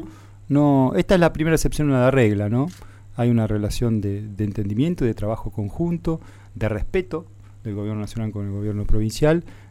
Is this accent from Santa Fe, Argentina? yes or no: no; General Roca, Río Negro, Argentina; now in Neuquén, Argentina; Porque yo me desarraigué de Roca y vine a construir por venir y futuro personal y familiar de la mano de la cultura acá en Neuquén.